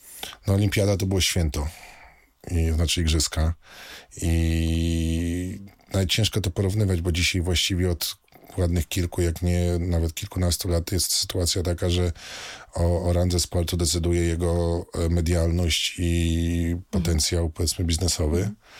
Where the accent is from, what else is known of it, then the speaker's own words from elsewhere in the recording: Warsaw, Masovian Voivodeship, Poland; jestem z Warszawy, stąd miłość do Legii